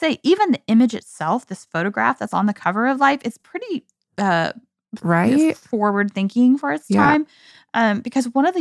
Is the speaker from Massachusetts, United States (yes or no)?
no; New York, United States; as a New Yorker, black is the obvious answer for me.